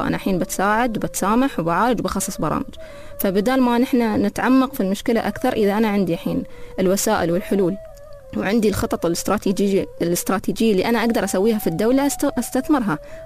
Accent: United Arab Emirates; عندنا نحن في المجتمع الخليجي وبالأحرف عندنا في الإمارات

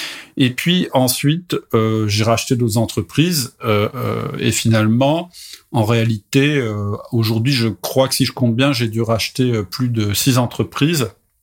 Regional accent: France; Tu sais peut-être que je suis français et qu'en France, les chefs sont pas toujours bien perçus.

